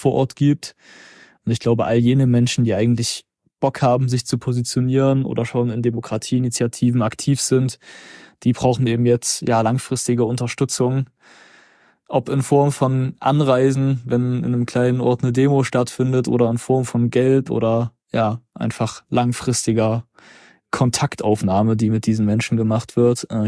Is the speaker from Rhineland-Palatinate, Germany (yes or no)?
no; Zwickau, Saxony, Germany; auch in meiner Heimatstadt Zwickau